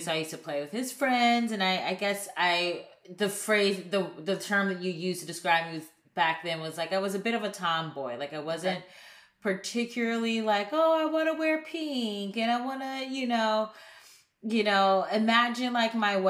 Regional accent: Cleveland, Ohio, United States; Yeah, I am from Cleveland, Ohio. All my family's still there. Grew up in the suburbs of Cleveland.

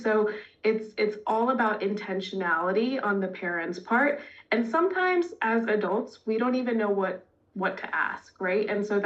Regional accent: Washington, D.C. area, United States; also born or lived in India; For me being Indian, so I grew up outside of the DC area, which is a pretty diverse area, racially and culturally, not so much socioeconomically.

